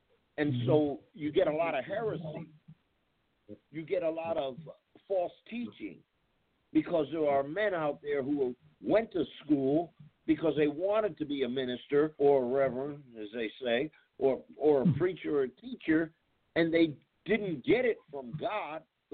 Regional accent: California, United States; I'm from California.

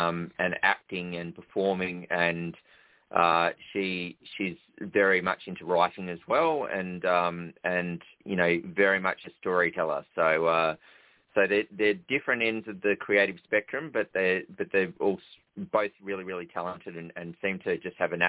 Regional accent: Western Australia, Australia; growing up in the Pilbara, really biodiverse environment, and I spent a lot of time, you know, roaming around in the outback

